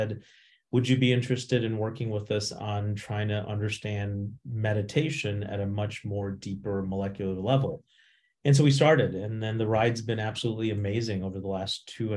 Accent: Midwest, United States; also born or lived in India; I was born in India, grew up in the Midwest, went to college in the Midwest at a liberal arts school

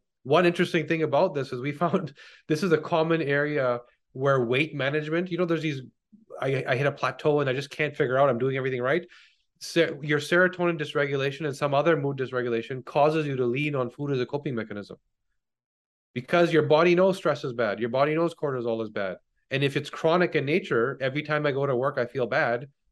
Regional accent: Canada; I'm Canadian, so I'm not quite sure.

